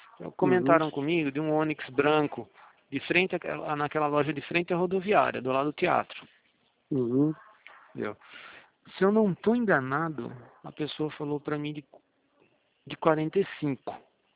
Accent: Araras, São Paulo, Brazil; a gente é daqui de Araras também

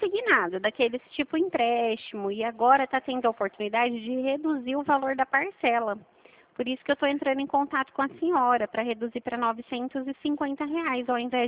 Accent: Dracena, São Paulo, Brazil; Eu sou daqui de Dracena, eu não sou de Lucélia.

